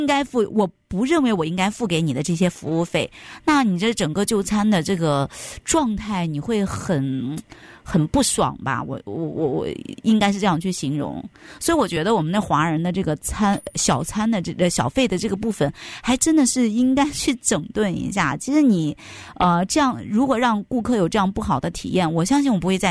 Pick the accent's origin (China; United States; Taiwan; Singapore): China; 我们中国人又比较要面子